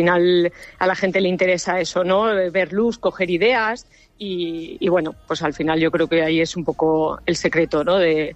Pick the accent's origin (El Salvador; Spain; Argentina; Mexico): Spain; Benidorm, Valencian Community; also born or lived in Vitoria; nací en Vitoria, pero desde muy pequeña nos trasladamos a vivir a nuestro Benidorm, que tanto nos gusta y tanto queremos.